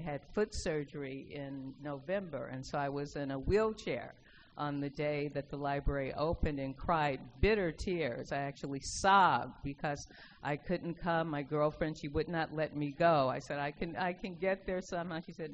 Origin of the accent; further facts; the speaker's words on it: Gary, Indiana, United States; moved away as an adult; also born or lived in Chicago; now in Nova Scotia, California, United States; I am not an African Nova Scotian. I was born in Chicago, raised in Gary, Indiana, home of the … I'm a dual citizen of Canada and the U.S., moved specifically to Nova Scotia 3 years ago